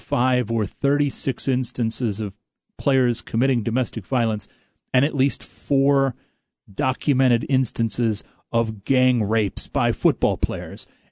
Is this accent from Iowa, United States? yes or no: yes; Des Moines, Iowa, United States; Everybody, are you from Iowa? Yeah, I'm from Des Moines.